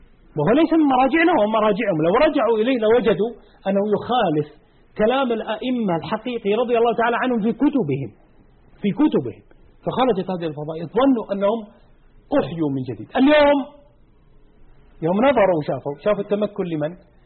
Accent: Saudi Arabia; أنت سعودي وأنا سعودي، كم هم في بلادك؟

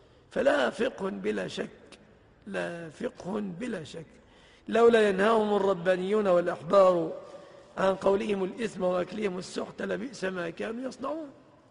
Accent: Egypt; حجب الفساد عن بلادنا مصر

